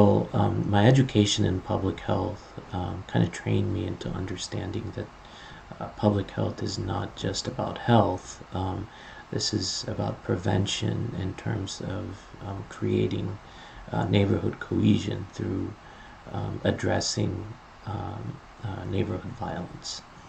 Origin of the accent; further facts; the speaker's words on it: Atlanta, Georgia, United States; Originally, I'm from Atlanta, Georgia.